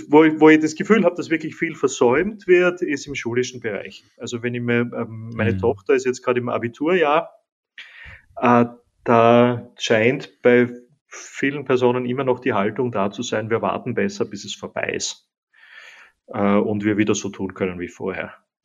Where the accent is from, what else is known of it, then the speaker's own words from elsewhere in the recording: Austria; ich bin ja Österreicher, da kann ich so die österreichische Politik und die deutsche Politik durchaus als ähnlich sehen.